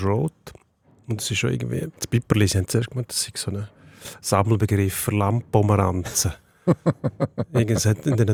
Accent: Zurich, Switzerland; weil ich gedacht habe, als Zürcher muss ich jetzt nicht anfangen

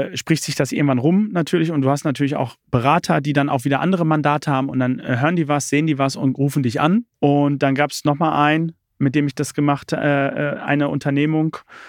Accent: Dortmund, North Rhine-Westphalia, Germany; Ich bin Dortmunder Jung. Voll durch und durch.

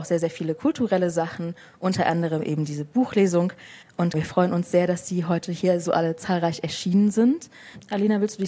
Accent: Weimar, Thuringia, Germany; Vielleicht ganz kurz zu mir. Ich komme aus Weimar. Ich bin auch Deutsch-Palästinenserin, wie Alena

